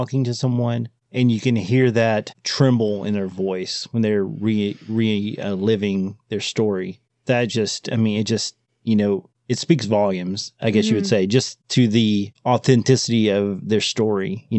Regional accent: Southern United States, United States; how I'm from the South and I try not to sound too redneck when I'm speaking.

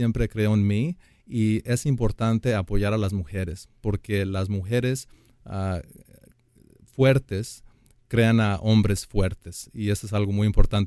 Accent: Nevada, United States; Yo me crié en Nevada, en un pueblito muy pequeño. No había muchos mexicanos

